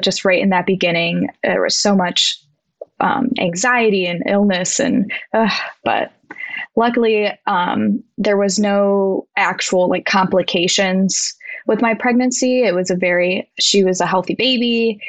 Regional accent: Cleveland, Ohio, United States; We're from Cleveland, and my fiance owns a flooring company.

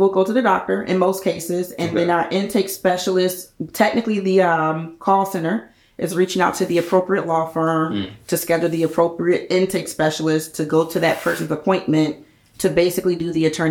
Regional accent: Georgia, United States; But I will say this: I grew up in Georgia my entire life.

